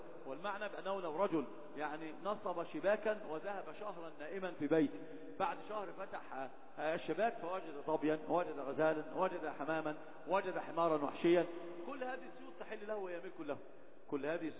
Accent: Alexandria, Alexandria Governorate, Egypt; عندنا في اسكندريه في داون تاون

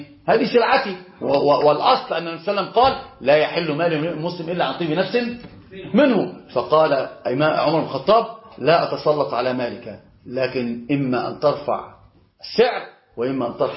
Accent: Egypt; وطبعا زنانة عندنا في مصر بنشدد شوية إيش النون

